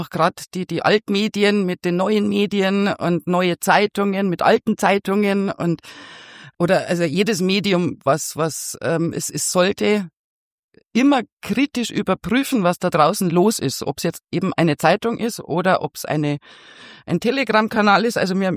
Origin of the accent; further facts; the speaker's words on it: Rosenheim, Bavaria, Germany; born there; Also ich bin gebürtige Rosenheimerin und Oberbayerin.